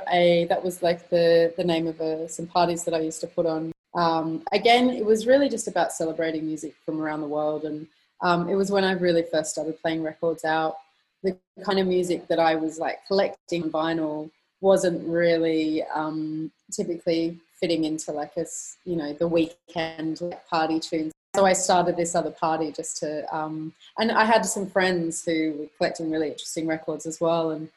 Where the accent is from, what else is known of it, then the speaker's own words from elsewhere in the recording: Perth, Western Australia, Australia; also born or lived in Sydney; And then sort of when I moved to Sydney from Perth, I got more into like psychedelic music and shoegaze and post-punk